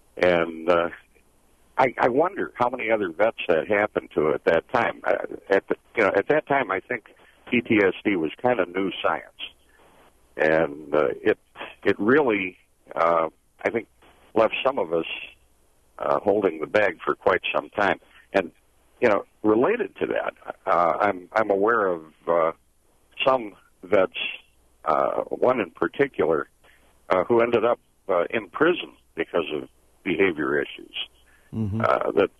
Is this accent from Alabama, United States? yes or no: no; Lac du Flambeau, Wisconsin, United States; Hello. Actually, I'm from Lac des Flambeaux. Eagle River is a convenient fiction because it's easier to spell.